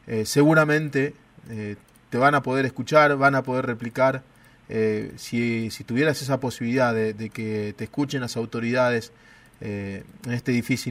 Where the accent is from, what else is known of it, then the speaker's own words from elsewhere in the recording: Jujuy, Argentina; todos somos jujeños, en Libertador, en toda la provincia